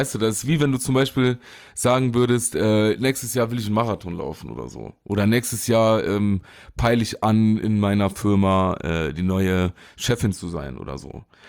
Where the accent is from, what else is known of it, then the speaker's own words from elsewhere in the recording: Saarland, Germany; den da kann man sagen als Saarländer, Gummodor